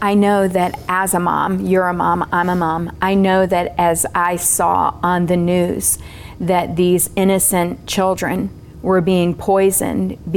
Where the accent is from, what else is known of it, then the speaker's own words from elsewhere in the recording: United States; because again, I'm from the West, I'm an American.